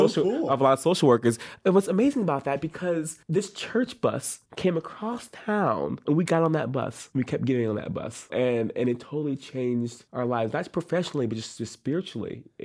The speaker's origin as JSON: {"language": "English", "town": "Lexington", "region": "Kentucky", "country": "United States", "tie": "born or raised there", "said": "I grew up in Kentucky, in Lexington, pretty much raised by my mom."}